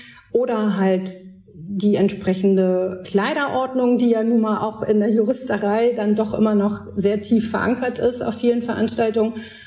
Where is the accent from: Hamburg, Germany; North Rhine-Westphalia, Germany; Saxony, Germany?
Hamburg, Germany; ich komme aus Hamburg, also auch einer Großstadt